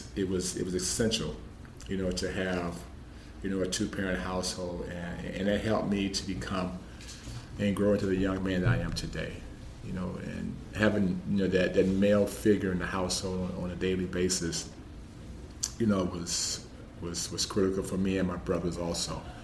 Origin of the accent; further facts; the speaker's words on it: Flint, Michigan, United States; I grew up in Flint, Michigan, and, you know, I had a wonderful family, and I was very fortunate as a young man growing up in a tough inner-city environment